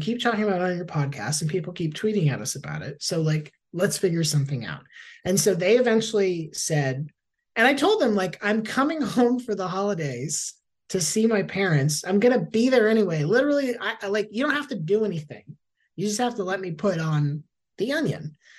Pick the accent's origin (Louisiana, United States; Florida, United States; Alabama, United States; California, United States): Florida, United States; Tampa; I'm from Tampa originally.